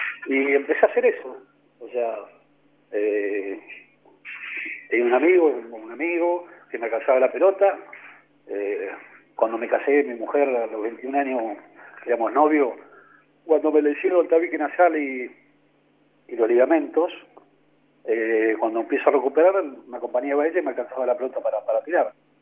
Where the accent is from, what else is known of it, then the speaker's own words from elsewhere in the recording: Punta Alta, Buenos Aires Province, Argentina; Yo nací en Punta Alta y yo de Punta Alta.